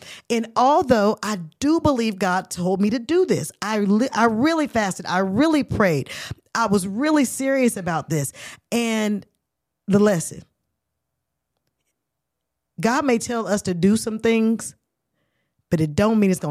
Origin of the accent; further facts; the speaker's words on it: Oakland, California, United States; He doesn't make me want to get up and beat the hell out of him. Because I'm from Oakland.